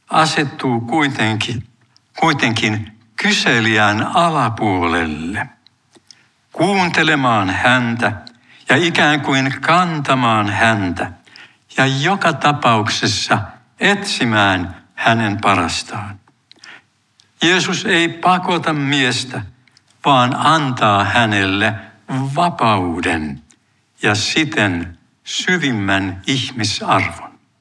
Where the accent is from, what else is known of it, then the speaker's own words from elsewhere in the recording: Tampere, Pirkanmaa, Finland; Lapsuuteni ja nuoruuteni kotikaupungissa Tampereella